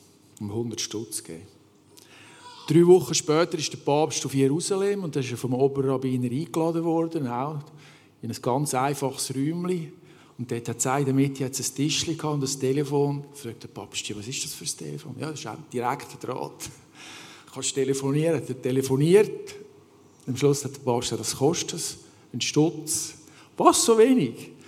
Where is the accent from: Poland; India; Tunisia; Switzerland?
Switzerland; In diesem Buch geht es um unser Erbe, das wir haben als Schweizer.